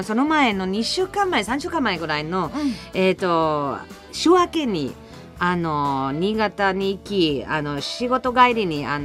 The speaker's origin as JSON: {"language": "Japanese", "region": "southwest Germany", "country": "Germany", "tie": "born or raised there", "second_language": "Japanese", "said": "うちの地元南ドイツの西だから、フランスで車であの1時間で"}